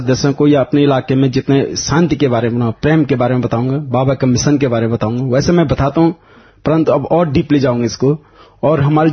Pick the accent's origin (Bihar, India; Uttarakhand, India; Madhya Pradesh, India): Uttarakhand, India; Dehradun; देहरादून सुभाष नगर से आया हूँ.